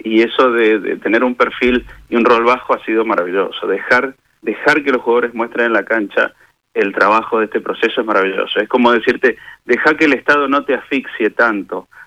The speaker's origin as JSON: {"language": "Spanish", "country": "Argentina", "said": "nosotros somos argentinos, tenemos esa pasión."}